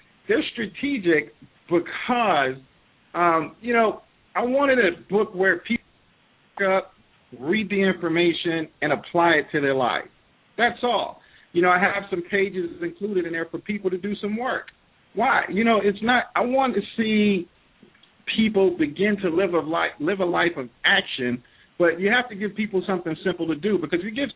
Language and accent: English; Bronx, New York, United States; That it didn't matter that I was born in the Bronx, New York. It did not matter that we grew up on the assistance of the federal government, that we ate government cheese.